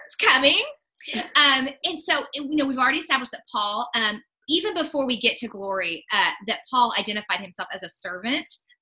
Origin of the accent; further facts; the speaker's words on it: Indiana, United States; You know, I come from Southern Indiana originally, so it's most likely I'm going to butcher words.